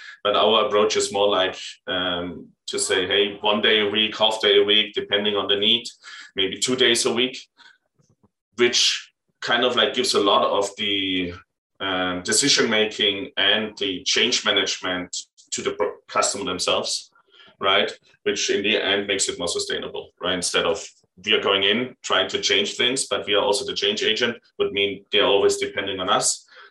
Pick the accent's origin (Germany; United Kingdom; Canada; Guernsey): Germany; English is a second language; I'm originally from Germany.